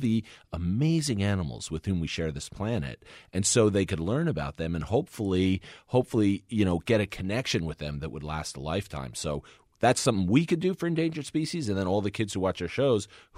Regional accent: New Jersey, United States; We grew up in New Jersey, right? So we had some wildlife, you know, but it was, you know, box turtles in the backyard, frogs and stuff.

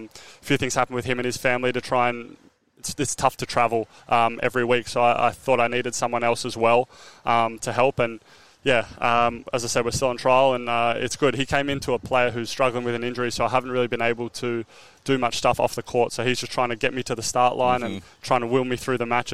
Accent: Australia; We have Aussie Open wildcard, French Open wildcard as Australian

